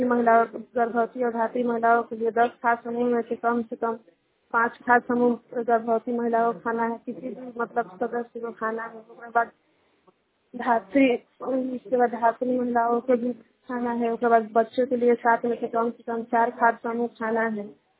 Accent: Amnaur, Bihar, India; मैं अमनौर नारायण के रहने वाली हूँ।

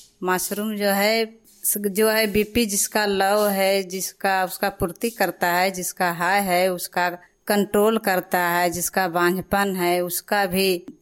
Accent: Tilkari, Bihar, India; घर तिलकारी, पोस्ट बिछी चचर, प्रखंड टेठिया बम्बर, जिला मुंगेर, बिहार की रहने वाली हूँ।

